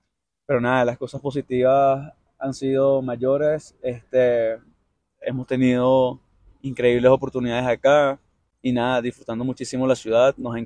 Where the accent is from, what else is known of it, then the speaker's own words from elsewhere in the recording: Petare, Miranda, Venezuela; now in Bogotá, Colombia; Además, en esta comunidad donde yo crecí, en Petare, hay muchísimos colombianos.